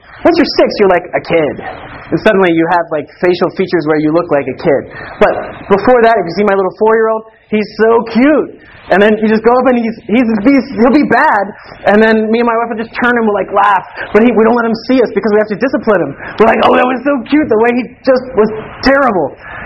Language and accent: English; Kentucky, United States; I'm from Kentucky, so they have horses everywhere